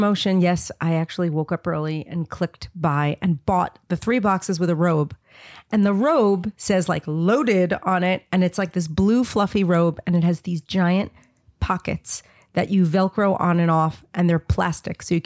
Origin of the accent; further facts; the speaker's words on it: New York, United States; No, and I grew up in New York.